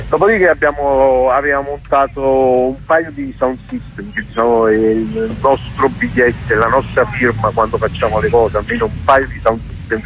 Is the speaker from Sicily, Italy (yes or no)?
no; Apulia, Italy; cresciuto in Salento, voglio dire, è proprio tornare bambino, ecco.